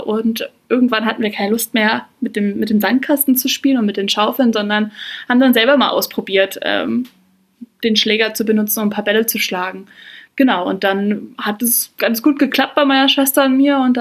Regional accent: Lower Saxony, Germany; now in Munich, Germany; ich komme ja auch nicht aus Bayern, sondern auch selber aus Niedersachsen.

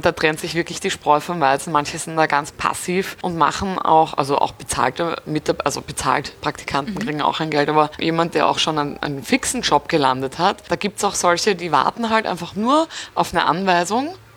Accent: Austria

